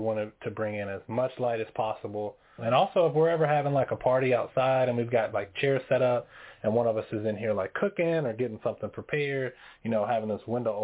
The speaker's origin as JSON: {"language": "English", "town": "Kansas City", "region": "Missouri", "country": "United States", "said": "We're originally from Kansas City, Missouri, so that's why we have that, because that's always home for us."}